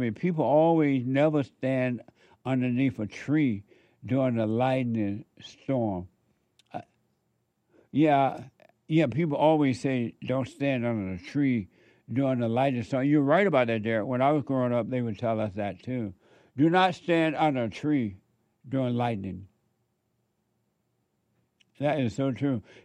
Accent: Alabama, United States; I remember as a kid growing up in Alabama, because we didn't have street lights, right?

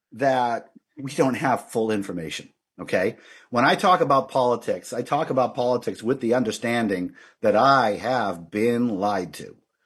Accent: United States; now in Canada; I live in Canada. I'm an American, and you know, I'm not just an American, like you said.

